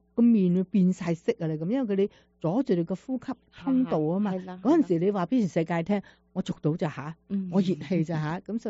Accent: China; 我哋中國人咳咧，我就識得分嘅。

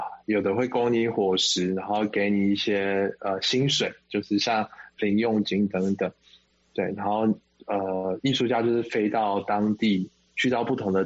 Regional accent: Taitung County, Taiwan; 它仿佛回到了我的家乡，就是台湾的台东，然后周围都是山，然后有一些农田，然后最近的邻居可能走路要走10分钟才遇得到吧

